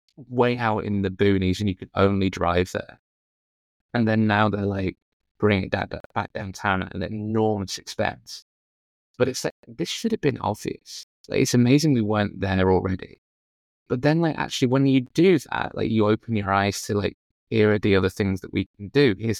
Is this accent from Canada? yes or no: no; United Kingdom; moved away as an adult; now in United States; As a Brit, I adore a tailgate because it's such a novel thing. It's novel to me now. I've been here for 10 years.